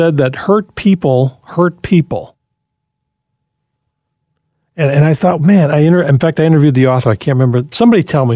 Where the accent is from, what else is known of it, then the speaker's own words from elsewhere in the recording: Michigan, United States; I grew up in Michigan, and the fences weren't as common in Michigan neighborhoods as they are in, let's say, Arizona neighborhoods.